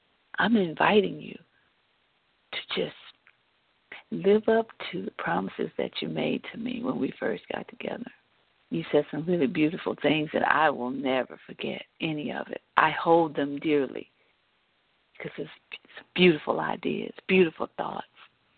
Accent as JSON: {"language": "English", "country": "United States", "said": "I'm not going anywhere. I am an American, and that is just how it is."}